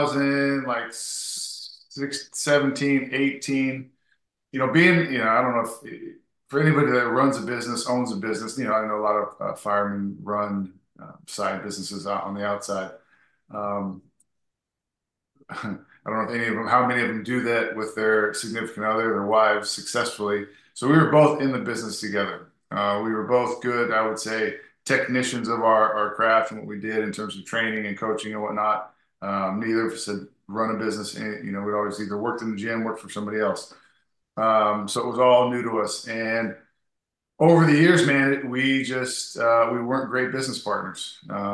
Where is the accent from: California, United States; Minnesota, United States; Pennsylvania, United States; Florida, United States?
California, United States; Huntington Beach; And me growing up in Huntington Beach in California, I very much wanted to be by the water and on a coast.